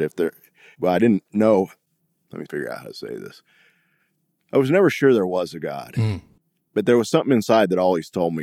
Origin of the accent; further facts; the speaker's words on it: Tennessee, United States; also born or lived in Missouri / Illinois; My family moved around a lot, so I grew up in Missouri, Illinois, Tennessee. We moved every couple of years, so I don't really have any roots. I claim Tennessee is home